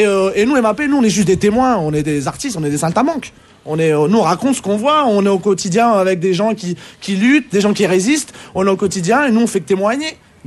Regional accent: Roubaix, Hauts-de-France, France; nous on vient de Lille-Roubaix, Tourcoing

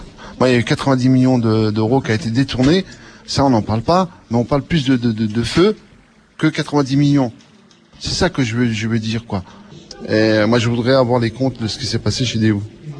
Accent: Pont-à-Mousson, Grand Est, France; born there; now in Mont-Saint-Martin, France; Je suis né de Pont-à-Mousson. J'ai déménagé à la boîte à poulet. Et depuis, je suis pas reparti, je suis resté ici

